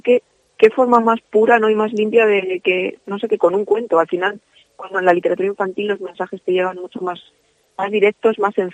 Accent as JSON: {"language": "Spanish", "town": "Zamora", "region": "Castile and León", "country": "Spain", "said": "pues yo he sido muy zamorana, muy de mi tierra, muy de que me he querido quedar aquí desde el primer momento"}